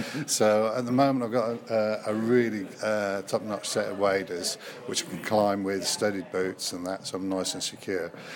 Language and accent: English; Sutton Coldfield, West Midlands, United Kingdom; Birmingham, Sutton Coldfield.